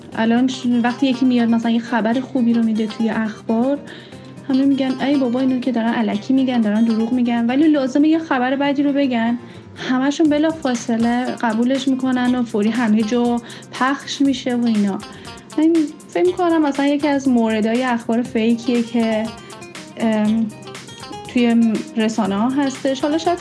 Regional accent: Iran; now in Australia; من استرالیا زندگی میکنم و یادمه که یک بار یه خانم مسنی بودن منتظر توی ایستگاه اتوبوس و بعد اینکه فهمیدن من ایرانی هستم

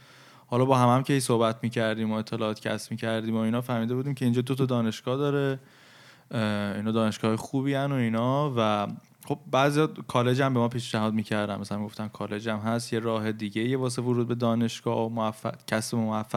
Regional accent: Iran; ماهایی که توی فرهنگ ایرانی بزرگ شدیم،

